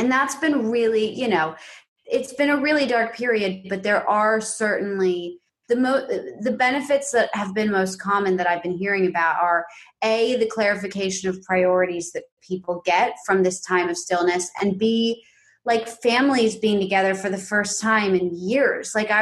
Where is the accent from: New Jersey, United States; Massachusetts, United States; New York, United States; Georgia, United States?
New York, United States; New York City; born or raised there